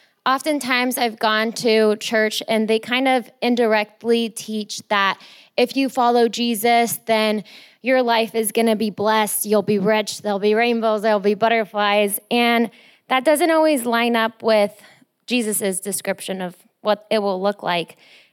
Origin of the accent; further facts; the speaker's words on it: California, United States; And as I grew up in California, I experienced different types of churches along with different types of Christians.